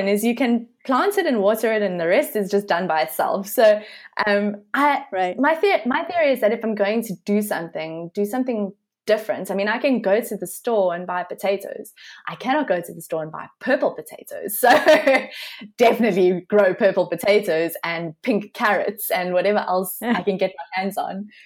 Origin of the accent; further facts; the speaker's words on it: South Africa; as a South African wedding photographer